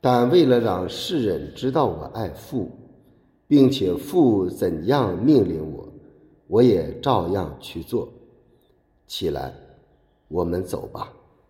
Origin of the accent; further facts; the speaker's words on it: China; 特别是咱们中国人，我们中国人真正平安的时候不多